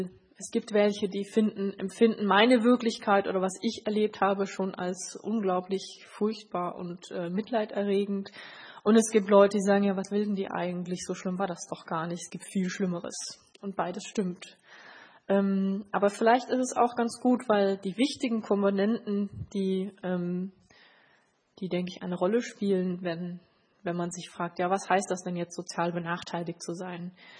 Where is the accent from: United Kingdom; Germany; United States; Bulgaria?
Germany; Berlin; Also ich bin geboren in Berlin, ich bin in West-Berlin zur Schule gegangen, das wird ja immer gefragt. Ich bin so am Stadtrand zur Schule gegangen, heute würde man sagen Problemkiez.